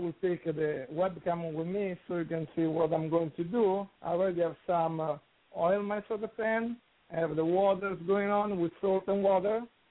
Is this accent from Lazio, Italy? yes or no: yes; Rome, Lazio, Italy; English is a second language; Oh, that's come from my hometown, Rome.